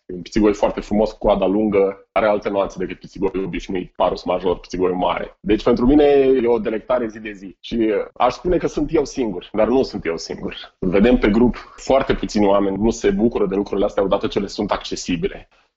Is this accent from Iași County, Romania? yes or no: yes; Iași, Iași County, Romania; noi ca ieșeni, noi ca iubitori de natură